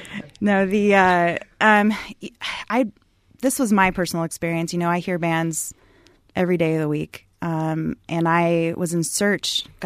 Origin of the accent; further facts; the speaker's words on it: Portland, Oregon, United States; He might correct me on pronunciation, I'm from Portland, so I can't say it any other way.